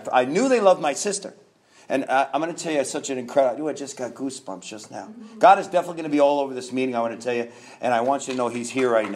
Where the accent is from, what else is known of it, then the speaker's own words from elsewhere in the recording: New York, United States; now in Florida, United States; We are here from Florida. I am originally from New York